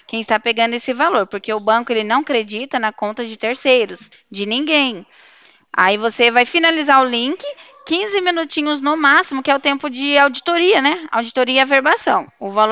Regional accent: Paraná, Brazil; Ó, meu DDD é 43, hein? Eu sou aqui do Paraná.

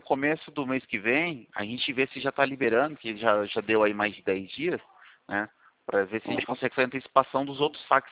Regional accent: Itu, São Paulo, Brazil; Eu sou de Itu mesmo.

